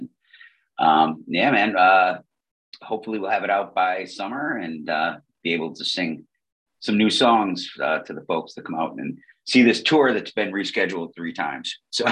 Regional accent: Buffalo, New York, United States; Well, I mean, I guess growing up in Buffalo, you know, you see all the good that Variety does

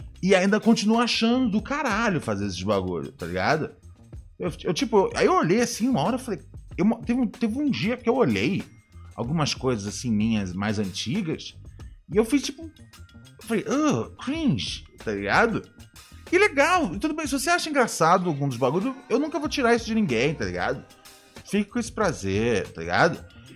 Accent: São Paulo, Brazil; Não sou do Rio de Janeiro, sou de São Paulo.

